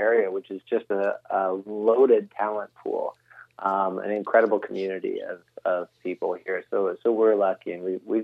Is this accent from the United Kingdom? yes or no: no; Canada; Since I'm Canadian, that's how we pronounce our Z's. We say Zed.